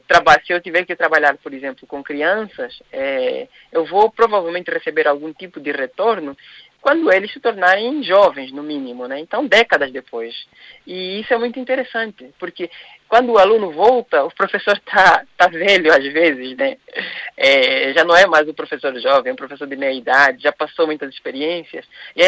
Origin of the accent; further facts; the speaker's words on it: Angola; now in Brazil; Eu sou angolano, apesar de morar no Brasil já há algum tempo, eu sou angolano.